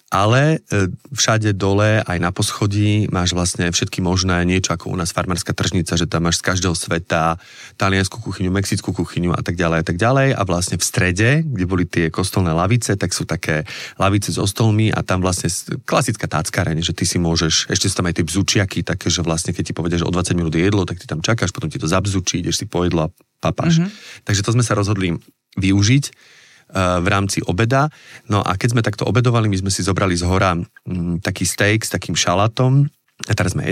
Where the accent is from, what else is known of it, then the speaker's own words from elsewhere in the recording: Zlaté Moravce, Nitra Region, Slovakia; že ja som chlapec z Zlatých Moravie